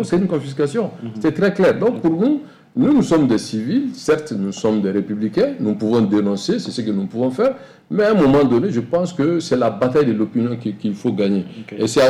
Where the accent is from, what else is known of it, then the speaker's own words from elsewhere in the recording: Mali; Je suis un Malien, j'ai mon passeport avec un visa